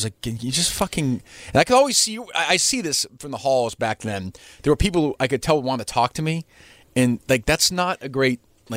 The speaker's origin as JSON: {"language": "English", "town": "Winchester", "region": "Massachusetts", "country": "United States", "tie": "born or raised there", "said": "I grew up in Winchester."}